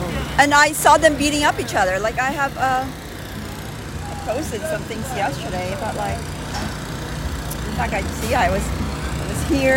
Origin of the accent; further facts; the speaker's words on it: New York City, New York, United States; Yeah, I'm a New Yorker. Yes, absolutely. I've lived here all my life